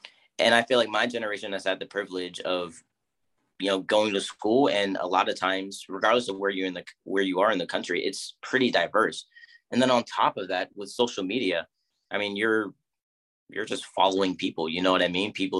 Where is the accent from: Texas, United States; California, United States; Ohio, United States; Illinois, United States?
Ohio, United States; just growing up in Ohio and just the background that I'm from